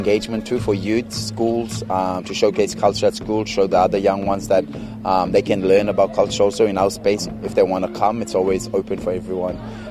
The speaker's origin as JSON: {"language": "English", "town": "Mabuiag Island", "region": "Queensland", "country": "Australia", "said": "So I'm from Mobiag Island, the Crocodile Clan, Badu, the Stingray Clan here, the Hame Clan, and Saibai, the Borum Tabu"}